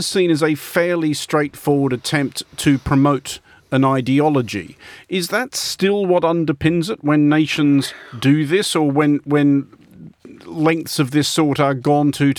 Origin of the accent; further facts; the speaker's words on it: Australia; speaking as an Australian